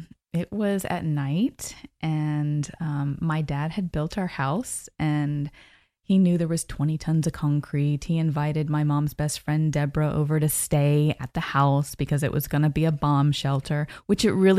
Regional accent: Homestead, Florida, United States; I was born and raised in Homestead, and Homestead was put on the map with Hurricane Andrew.

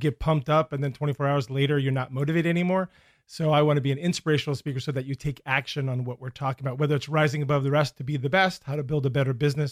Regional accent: Nanticoke, Pennsylvania, United States; Northeast Pennsylvania, small town outside the Poconos called Nanticoke.

